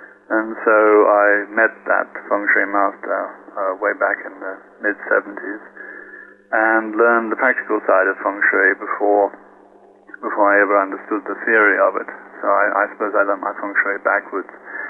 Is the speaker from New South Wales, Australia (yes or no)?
yes; Sydney, New South Wales, Australia; moved away as an adult; Well, I was brought up in Sydney.